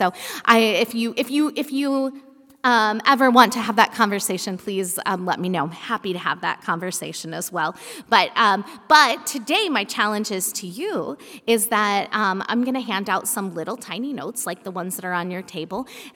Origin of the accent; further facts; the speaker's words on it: Kansas, United States; I grew up in Kansas, and so I've connected with friends in Kansas, and I've connected with friends from Milwaukee that I went to college